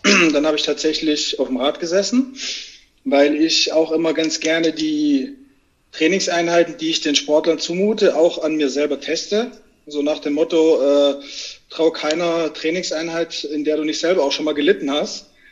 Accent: Southern Germany, Germany; Ich komme aus Süddeutschland, so fast Bodensee.

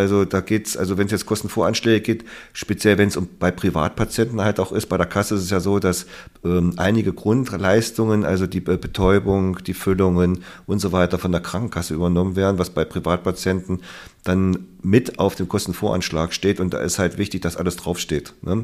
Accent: Harz, Germany; ich komme ja aus dem Harz, vom Dorf. Und als ich damals noch dort gelebt habe

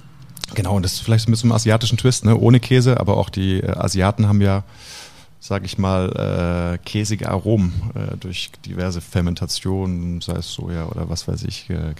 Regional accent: Baden-Württemberg, Germany; ich als Schwabe.

